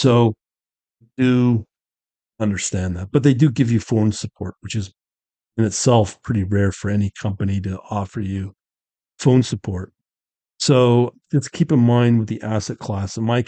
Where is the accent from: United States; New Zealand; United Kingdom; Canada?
Canada; So TradeStation, from what I understand as a Canadian, I'm not allowed to work with TradeStation.